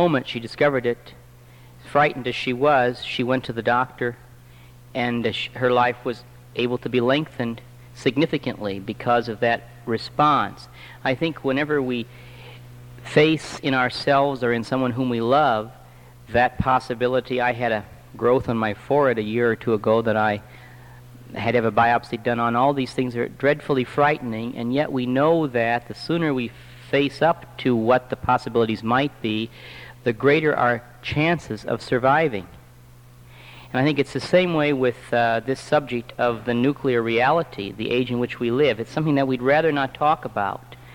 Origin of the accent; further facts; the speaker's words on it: Sioux Falls, South Dakota, United States; I'm from Sioux Falls, South Dakota.